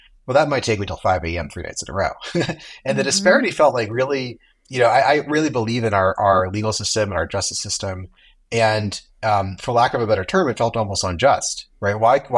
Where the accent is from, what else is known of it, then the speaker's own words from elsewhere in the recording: California, United States; I grew up in Silicon Valley out here in California and been, coding and using computers since I can remember.